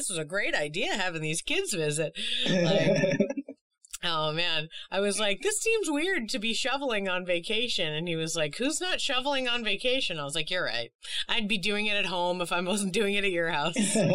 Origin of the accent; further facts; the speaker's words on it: Boston, Massachusetts, United States; Yeah, I'm originally from Boston, so I totally get you when it comes to snowsuits